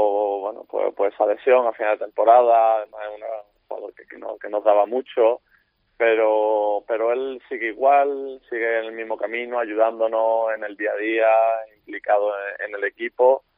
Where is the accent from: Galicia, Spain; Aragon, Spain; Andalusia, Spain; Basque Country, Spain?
Andalusia, Spain; Málaga; Sí, yo como malagueño